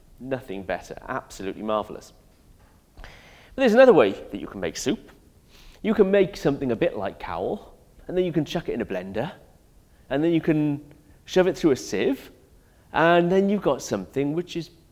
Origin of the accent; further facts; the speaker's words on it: Wales, United Kingdom; Well, as a Welshman, that makes me very, very happy, of course.